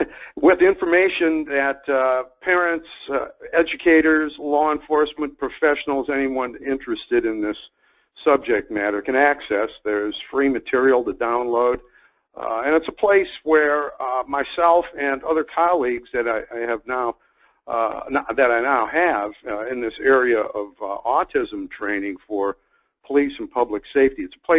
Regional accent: Detroit, Michigan, United States; by that time I had written for my hometown Detroit News and for other publications

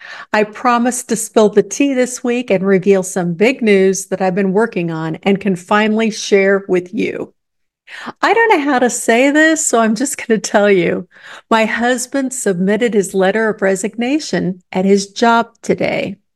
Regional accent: Midwest, United States; Because we are of a certain age, because we grew up in the Midwest, because we are working class

